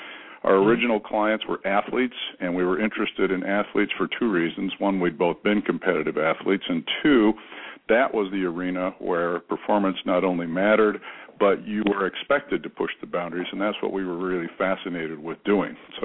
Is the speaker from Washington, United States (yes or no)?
yes; Washington, United States; Well, I grew up in Eastern Washington.